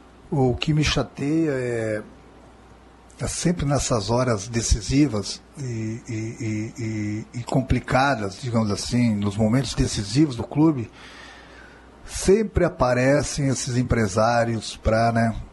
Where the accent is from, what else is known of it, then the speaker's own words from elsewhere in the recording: Rio Grande do Sul, Brazil; E eu posso criticar bastante, porque eu sou gaúcho.